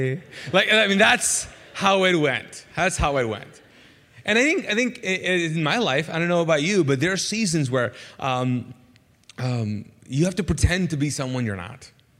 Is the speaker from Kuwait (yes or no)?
yes; Kuwait; English is a second language; So I'm Pakistani, those of you who don't know. Pakistani, born and raised in Kuwait. Woo! English is not my first language.